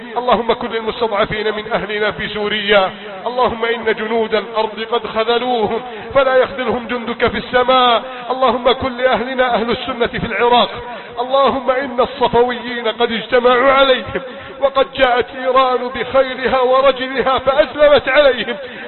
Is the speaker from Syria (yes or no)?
no; Egypt